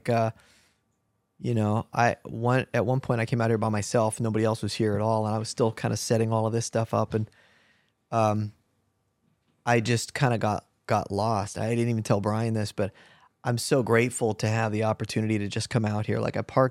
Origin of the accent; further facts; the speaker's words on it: California, United States; My whole life, I was raised in California, so my brothers and a lot of my family and aunts and uncles and stuff ended up moving to Oregon because it was close to California